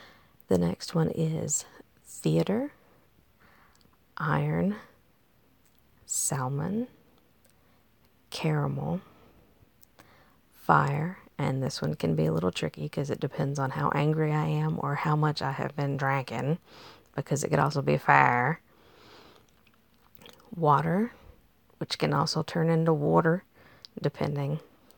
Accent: Georgia, United States; So I'm from Georgia. Now it's spelled Georgia, but it's Georgia.

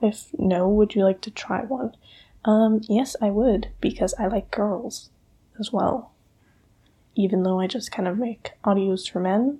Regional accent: Canada; I'm Canadian. We say pop, I think.

